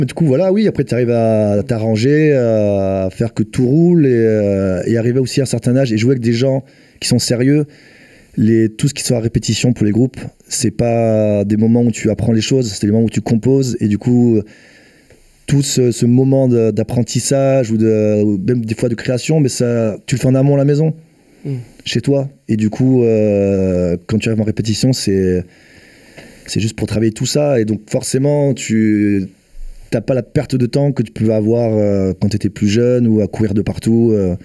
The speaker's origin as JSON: {"language": "French", "region": "Corsica", "country": "France", "said": "Je suis corse, j'aime le soleil et la plage."}